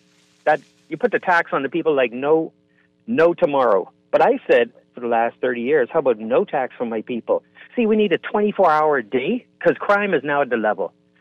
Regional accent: United Kingdom; How do they do it in England? You know, because we're British.

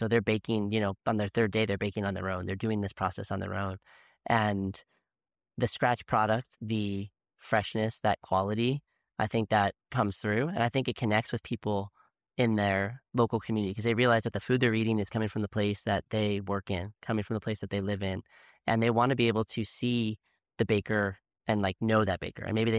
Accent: Point Pleasant Beach, New Jersey, United States; I was born in Point Pleasant Beach, New Jersey, you know, grew up on summers at the shore

